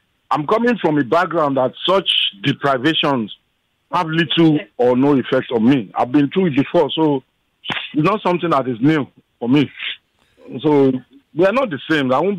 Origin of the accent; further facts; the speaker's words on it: Ijebu-Ife, Ogun, Nigeria; I'm from Ijebufe, and I always have.